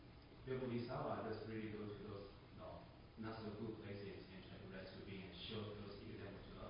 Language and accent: English; Taiwan; Because I came from Taiwan